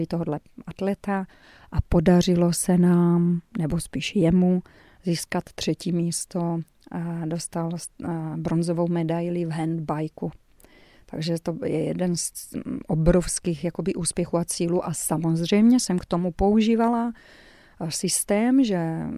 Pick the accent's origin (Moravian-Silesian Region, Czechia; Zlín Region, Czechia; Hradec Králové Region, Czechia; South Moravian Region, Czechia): South Moravian Region, Czechia; Lisice; also born or lived in Brno; já jsem vyrostla v Lisicích u Brna a třeba pak jsem vysokou školu studovala v Kloboukách u Brna